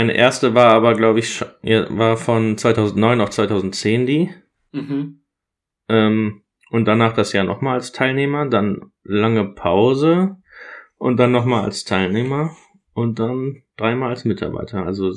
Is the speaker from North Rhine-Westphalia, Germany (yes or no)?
yes; Werdohl, North Rhine-Westphalia, Germany; Wir kommen aus dem Sauerland. Aus der Stadt Werdohl.